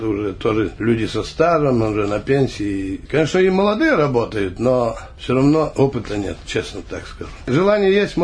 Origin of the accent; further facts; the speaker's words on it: Kostroma, Kostroma Oblast, Russia; moved away as an adult; Родом я вообще из Костромы.